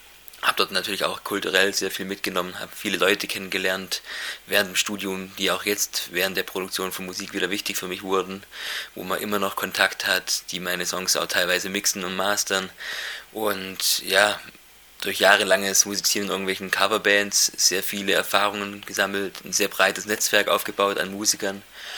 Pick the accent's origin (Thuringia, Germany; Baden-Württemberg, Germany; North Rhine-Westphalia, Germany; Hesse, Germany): Baden-Württemberg, Germany; Deislingen; Ich komme hier aus Deislingen, bin auch gebürtig hierher.